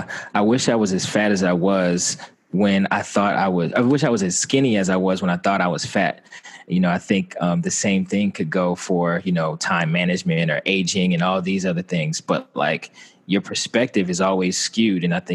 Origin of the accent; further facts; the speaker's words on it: Atlanta, Georgia, United States; accent: Southern; I grew up in Atlanta, Georgia. That was kind of where we settled down, essentially, Atlanta, Georgia. But my father being in the Army for about 30 years, we moved around a lot too. So yeah, Atlanta's where I got that Southern accent from.